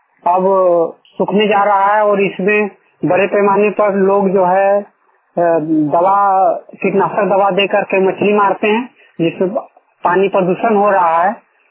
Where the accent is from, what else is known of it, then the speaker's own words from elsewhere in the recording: Jharkhand, India; माथुर तुपचाकी प्रखंड जिला धनबाद का निवासी हूँ।